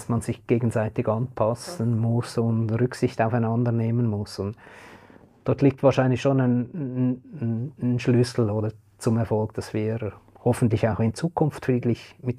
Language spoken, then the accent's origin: German; Dietikon, Zurich, Switzerland; Also ich meine, ich bin auch in Dittikon aufgewachsen, das war schon in meiner Kindheit eine Stadt mit einem sehr hohen Ausländeranteil.